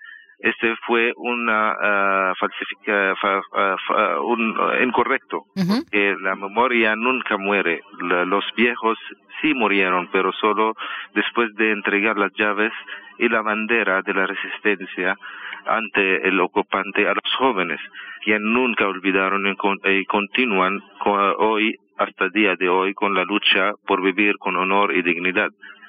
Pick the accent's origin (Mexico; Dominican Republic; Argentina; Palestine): Palestine; que significa la catástrofe que viven los palestinos desde el 1948. Que se produjo con la creación del Estado de Israel a costa de mi pueblo.